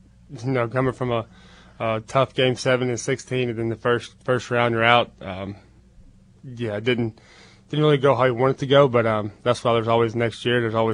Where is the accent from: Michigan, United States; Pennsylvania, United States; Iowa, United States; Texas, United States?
Texas, United States; Tyler; trying to build a house in my hometown, in Tyler, Texas